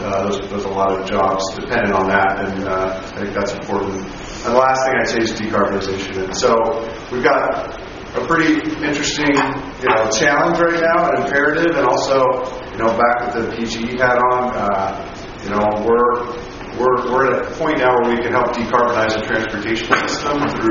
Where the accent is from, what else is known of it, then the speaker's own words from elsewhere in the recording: Portland, Oregon, United States; I grew up in East Malone County, so I grew up in Park Rose, and I live in Washington County now.